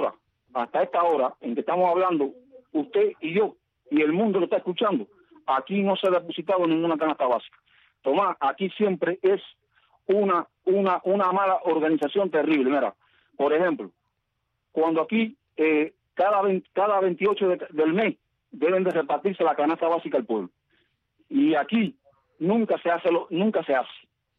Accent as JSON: {"language": "Spanish", "country": "Cuba", "said": "soy cubano y soy del pueblo de Cuba."}